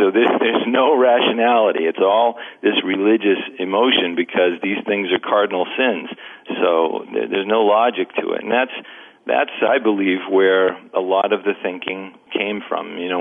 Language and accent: English; New England, United States; because I grew up in New England